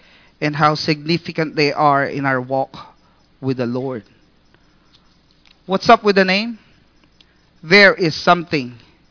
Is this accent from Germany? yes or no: no; Cavite, Calabarzon, Philippines; born there; I was born in Cavite, Philippines.